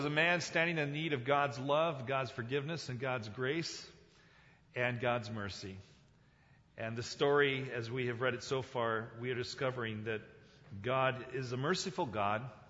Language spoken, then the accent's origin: English; South Korea; now when I was a child growing up in Korea, we had this big stone wall that surrounded our compound.